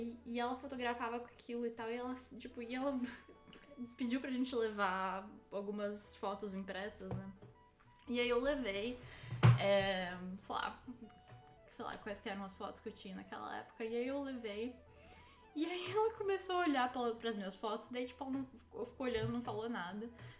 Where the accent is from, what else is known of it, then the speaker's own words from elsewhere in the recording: São Paulo, Brazil; o lugar onde eu cresci no Brasil, tipo, uma cidade pequena no interior de São Paulo, que é, enfim, afluente, né, e que tem muito condomínio fechado